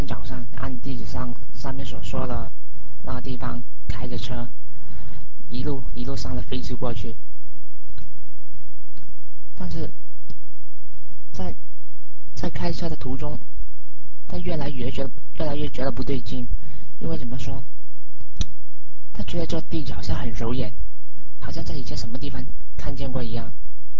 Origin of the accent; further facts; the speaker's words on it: South China, China; Chinese is a second language; 我的国语不太好，你们听了不要笑就是了。我是南方人嘛，没办法。